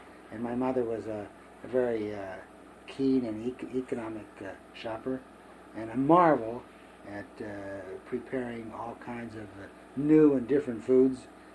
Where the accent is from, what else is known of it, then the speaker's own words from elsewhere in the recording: Pittsburgh, Pennsylvania, United States; born there; I was born here in Pittsburgh on 1935 Webster Avenue in the Hill District.